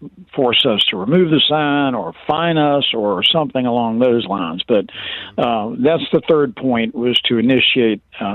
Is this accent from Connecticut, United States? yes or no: no; Virginia, United States; I'm born and raised in the Commonwealth. I was raised by my family to be a Virginia gentleman. I thought Virginians were better than this.